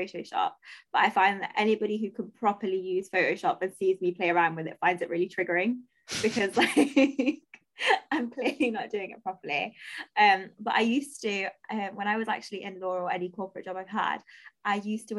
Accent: India; So I'm Indian for anyone listening, and literally every time I get into a taxi, I normally have an Indian taxi driver

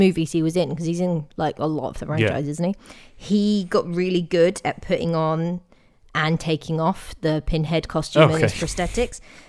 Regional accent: England, United Kingdom; I noticed it massively because I'm English

